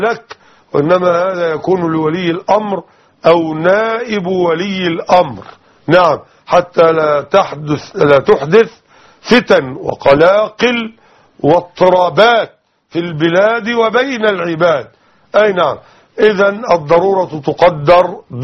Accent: Nile Delta, Egypt; عندنا نحن معاشر المسلمين من أهل الدلتا

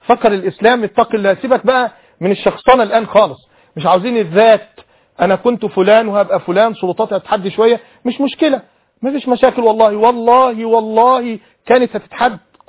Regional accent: Egypt; أنا رجل مصري, أبي مصري وأمي وجدي والأباء والأبناء

